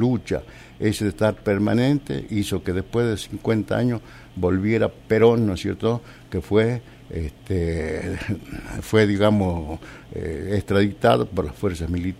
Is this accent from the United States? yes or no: no; Mina Aguilar, Jujuy, Argentina; also born or lived in Abra Pampa; la mayor parte de mi militancia lo hice en Mina Aguilar y una parte en Abra Pampa, porque yo me crié en Mina Aguilar, pero nací en Abra Pampa.